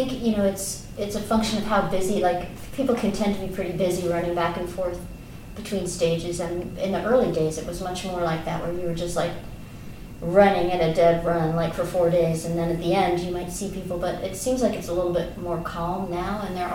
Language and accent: English; California, United States; I grew up in California, and so I'm kind of an outsider to this music in a way.